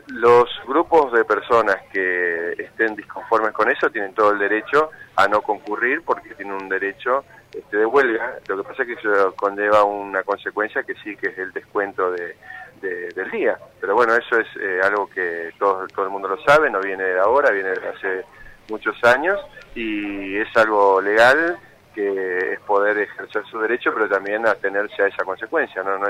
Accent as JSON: {"language": "Spanish", "region": "Misiones", "country": "Argentina", "said": "Somos una provincia muy rica, muy diversa, y hay que recuperarlos."}